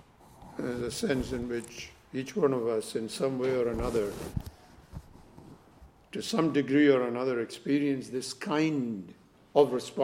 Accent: India; I remember growing up in India, in many parts of India

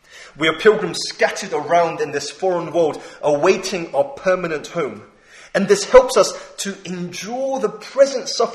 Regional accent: London, United Kingdom; being a Korean immigrant when I was growing up in London.

